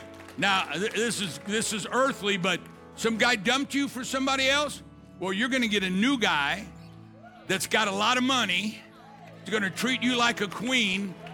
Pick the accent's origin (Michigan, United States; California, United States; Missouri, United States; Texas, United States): Missouri, United States; St. Louis; I'm from the hood. I'm from South St. Louis.